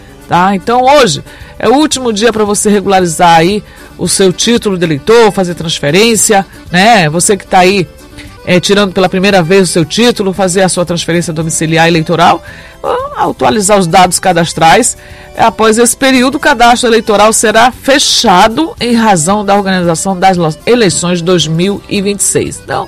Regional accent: Roraima, Brazil; como eleitora, e como roraimense brasileira que sou

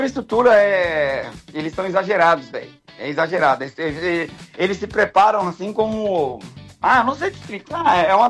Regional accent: Santa Luzia, Rondônia, Brazil; moved away; eu sou de Santa Luzia, né? Rondônia. Então, tipo assim, sair de onde a gente saiu e o começo não é fácil, não, irmão.

